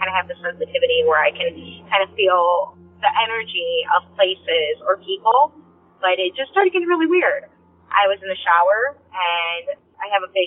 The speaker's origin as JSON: {"language": "English", "region": "Illinois", "country": "United States", "said": "I'm from Northern Illinois."}